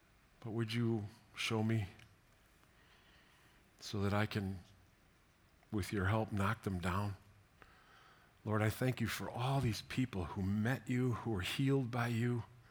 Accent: United States; I'm an American. How dare you question? What? I'm a pastor.

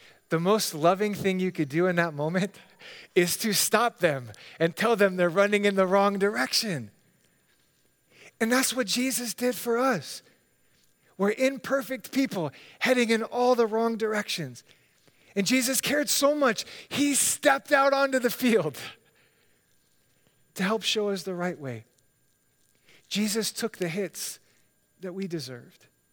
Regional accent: Hawaii, United States; I grew up in Hawaii, and while I miss the warmer weather when we have cold spells like this winter, Hawaii was a very difficult place for me to grow up.

